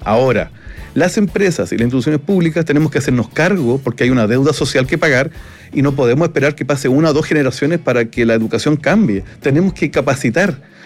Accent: Yungay, Ñuble, Chile; Nosotros somos de la región de Ñuble, yo vengo de Yungay

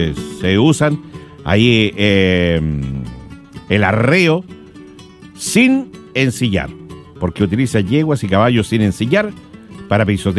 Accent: Quirihue, Ñuble, Chile; yo soy de Quirihue

